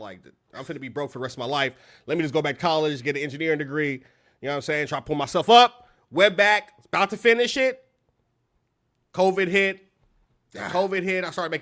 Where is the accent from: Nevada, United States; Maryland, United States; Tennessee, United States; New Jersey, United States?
Tennessee, United States; Nashville; also born or lived in Nancy, France; I'm in Nashville, Tennessee. I've been in Nashville since I was 2 years old.